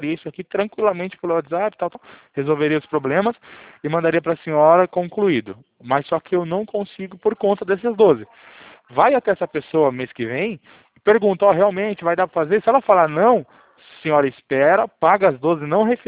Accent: São Paulo, Brazil; Eu sou paulista

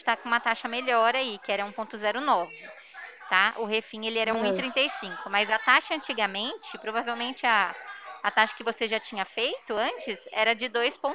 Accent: Ribeirão Preto, São Paulo, Brazil; Tá, eu sou aqui de Ribeirão Preto. Eu fico aqui na Presidente Vargas, sabe o edifício Trio? Pertinho do McDonald's.

